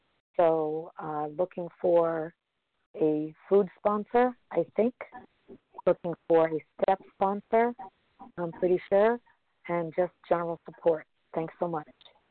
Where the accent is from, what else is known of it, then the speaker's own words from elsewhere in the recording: Brooklyn, New York, United States; I'm from Brooklyn, temporarily living in Vermont for a few months.